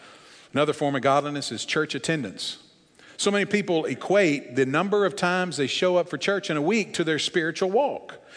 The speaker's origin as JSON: {"language": "English", "region": "Tennessee", "country": "United States", "tie": "born or raised there", "said": "Now, I grew up in Northwest Tennessee."}